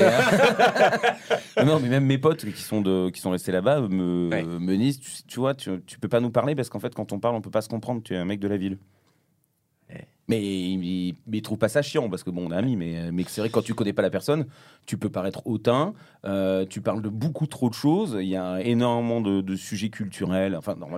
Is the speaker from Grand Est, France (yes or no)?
no; Provence-Alpes-Côte d'Azur, France; De la campagne du Luberon. Hein, donc là, c'est vraiment la campagne.